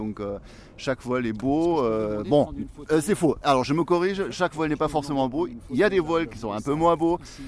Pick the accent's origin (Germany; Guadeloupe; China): Germany; French is a second language; moved away as an adult; now in France; Alors moi je suis allemand, mais je vis depuis presque 30 ans en France.